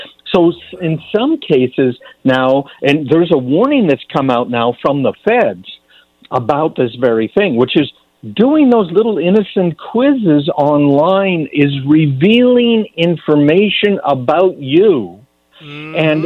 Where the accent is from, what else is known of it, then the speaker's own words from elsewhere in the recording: Canada; because I grew up in Canada, which is a lovely place.